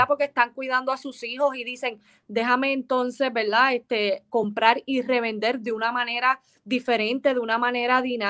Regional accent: Villalba, Puerto Rico; Yo soy de Villalba

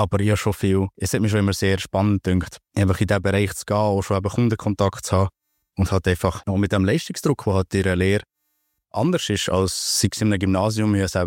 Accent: Bern, Switzerland; Ich habe eine Lehre ursprünglich gemacht bei der Fizia-Versicherung als Kaufmann in Thun und Interlaken. Das gehört mir vielleicht am Dialekt. Also ich bin aus der Region hier

